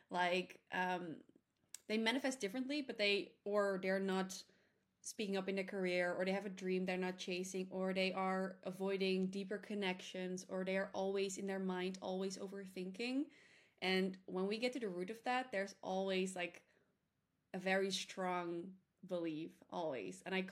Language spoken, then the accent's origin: English; Netherlands; And as you said … from the Netherlands.